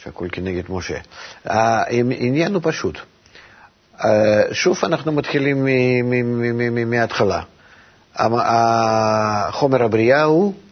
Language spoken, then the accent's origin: Hebrew; Russia; כי כשנולדתי וגדלתי ברוסיה לא הייתי יכול בכלל לקבל ספר.